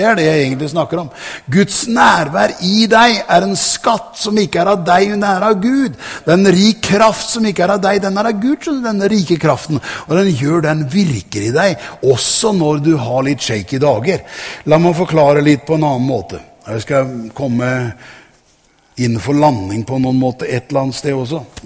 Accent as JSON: {"language": "Norwegian", "town": "Sarpsborg", "region": "Østfold", "country": "Norway", "said": "Vet du at jeg jo egentlig fra Tune og Sarpsborg, og hjemme i Sarpsborg"}